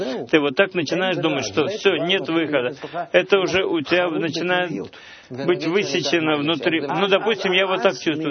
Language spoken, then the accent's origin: Russian; Israel; Вот я из Мошавы, я понимаю, что такое сельское хозяйство